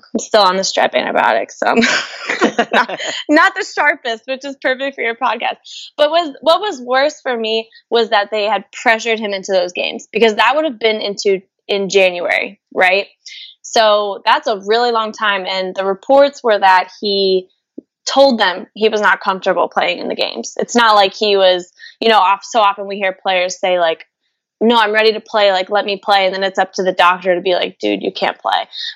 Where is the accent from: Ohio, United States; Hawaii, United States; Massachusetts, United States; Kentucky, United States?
Kentucky, United States; Louisville; I'm from Louisville, Kentucky.